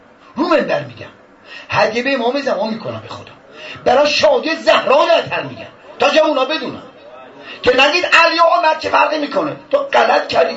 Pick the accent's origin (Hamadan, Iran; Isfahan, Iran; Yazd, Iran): Isfahan, Iran; now in Qom, Iran; بنده بچه اصفهانم و 44 ساله که قم هستم، خیابون تهران اصلا من نیستم